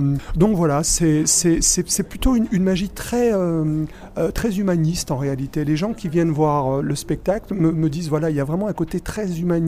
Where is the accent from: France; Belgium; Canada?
Belgium; also born or lived in Spain; moi d'abord je suis espagnol, je suis né en Espagne, mais j'ai grandi en Belgique.